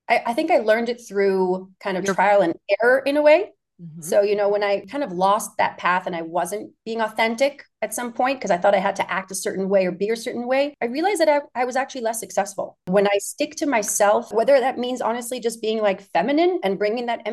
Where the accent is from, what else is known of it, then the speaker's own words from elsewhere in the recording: Palo Alto, California, United States; also born or lived in Houston, Texas; I was born in Houston, Texas, but I grew up actually in Palo Alto.